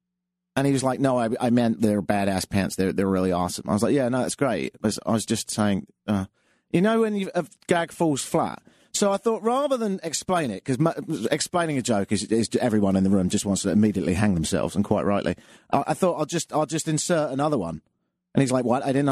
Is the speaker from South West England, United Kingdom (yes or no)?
no; London, United Kingdom; moved away as an adult; now in Canada; I am from London. I've been living in Canada for 7 years, of which I spent 6 years in Ottawa.